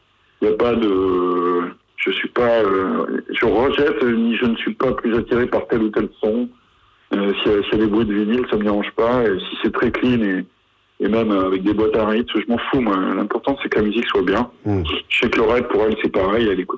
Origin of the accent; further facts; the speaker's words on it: France; le problème, quand on est français, en fait, même si on a un bon niveau d'anglais